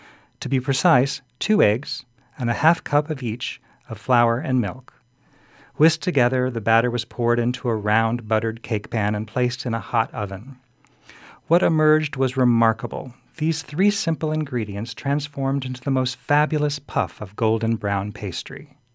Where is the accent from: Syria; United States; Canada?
United States; Texas; I was from Texas, and this was my first trip alone and my first flight ever.